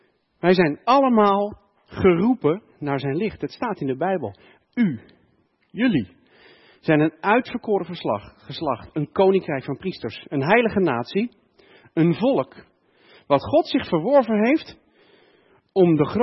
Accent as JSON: {"language": "Dutch", "town": "Geldermalsen", "region": "Gelderland", "country": "Netherlands", "said": "Ik kom zelf uit Geldermalsen. En dan weet je hoe donker Geldermalsen kan zijn."}